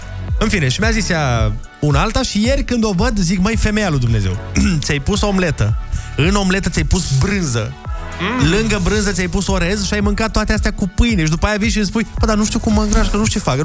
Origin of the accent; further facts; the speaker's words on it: Romania; Și la fel, toată lumea din România, un alt lucru care Nu știu dacă ne place, dar îl avem noi ca români.